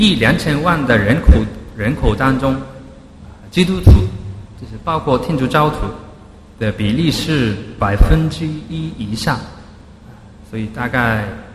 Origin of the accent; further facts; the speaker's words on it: Japan; Chinese is a second language; 邀请我这一个从日本过来的牧师。可能大家都是第一次听日本的牧师的讲道，日本牧师的讲道。